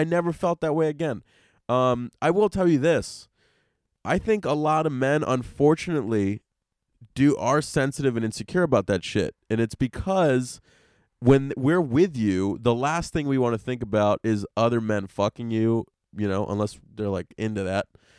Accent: Puerto Rico; I was born and raised in Puerto Rico, currently live here

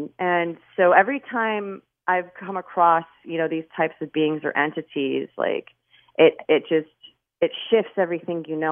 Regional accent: Miami, Florida, United States; you know, I'm born and raised in Miami

